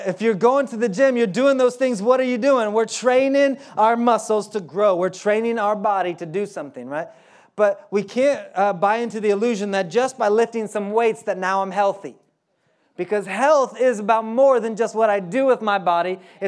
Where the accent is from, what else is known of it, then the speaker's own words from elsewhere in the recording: Oklahoma, United States; I'm from Oklahoma, so stinking and thinking don't have a G.